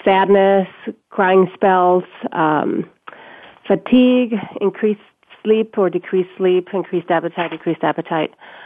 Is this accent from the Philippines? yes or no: no; Mexico; now in United States; I'm originally from Mexico, and I've lived in both countries for quite a few years. Most of my life now has been here in the United States.